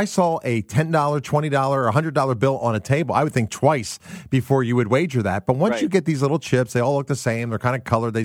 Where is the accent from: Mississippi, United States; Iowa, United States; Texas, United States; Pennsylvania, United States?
Pennsylvania, United States; Philadelphia; You know, I'm from Philadelphia initially. Grew up watching Pete Rose play for the Phillies